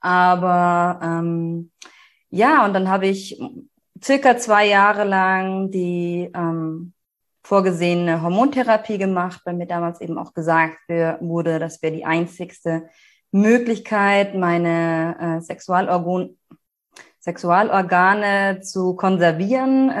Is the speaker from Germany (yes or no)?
yes; Munich, Bavaria, Germany; now in Berlin, Germany; ich komme ursprünglich aus München, lebe aber jetzt seit gut einem Jahr in Berlin